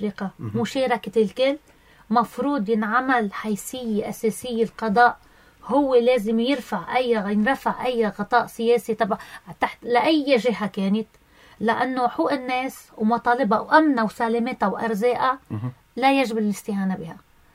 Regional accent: Lebanon; انا كمواطن لبناني

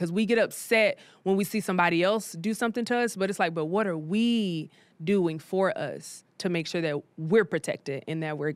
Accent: South Carolina, United States; now in Atlanta, United States; Like, I'm from South Carolina. I, you know, my dad was here, but I didn't really know anybody. And I've come to Atlanta

